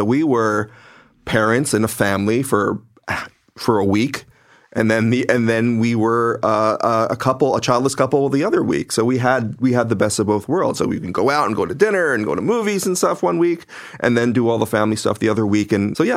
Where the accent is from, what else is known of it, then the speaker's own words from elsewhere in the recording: Philippines; as I said before, I'm Filipino and my daughter is half Filipino.